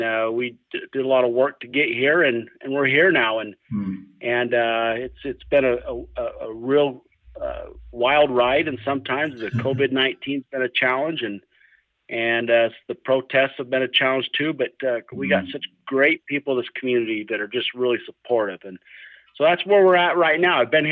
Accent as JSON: {"language": "English", "town": "Pleasant View", "region": "Utah", "country": "United States", "tie": "born or raised there", "said": "I was born and raised in Pleasant View, Utah, and I went to Weber High School there"}